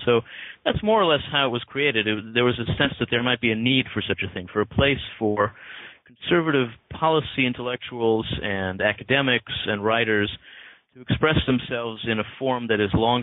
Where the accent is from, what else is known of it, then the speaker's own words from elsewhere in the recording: New Jersey, United States; also born or lived in Israel; I grew up in New Jersey, but I was born in Israel.